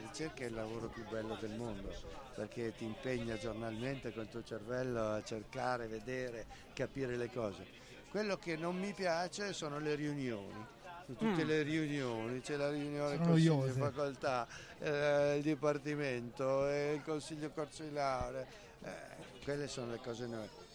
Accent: Ancona, Marche, Italy; Però sono marchigiano, sono nativo di Ancona.

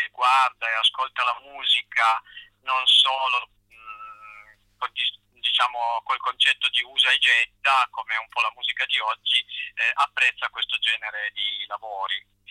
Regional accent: Turin, Piedmont, Italy; Ho quindi cercato dei musicisti qui a Torino, perché io sono di Torino

